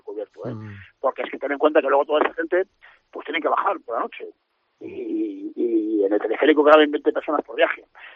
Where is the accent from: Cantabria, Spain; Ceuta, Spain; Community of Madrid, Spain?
Cantabria, Spain; Y que nosotros tengamos ese privilegio, como cántabros